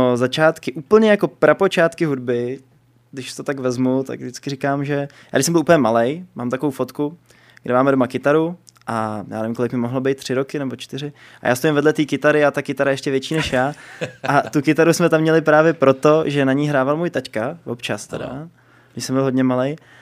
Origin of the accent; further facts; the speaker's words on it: Bohemia, Czechia; A že normálně u nás v Čechách říkáme Janům Honza, prostě Honzo.